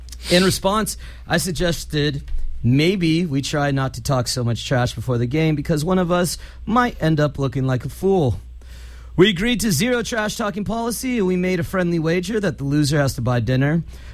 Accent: California, United States; I grew up in the Bay Area and I've been a lifelong Niners fan

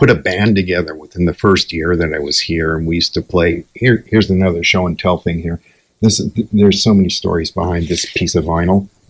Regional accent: Champaign-Urbana, Illinois, United States; One of the reasons that I circled college towns is I grew up in Champaign-Urbana, which is the University of Illinois.

